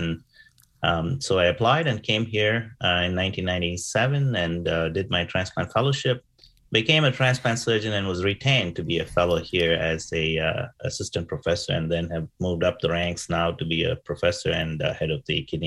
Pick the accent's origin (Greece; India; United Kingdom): India; moved away as an adult; I grew up in India during my early years and immigrated to the West in the late 80s, right after medical school.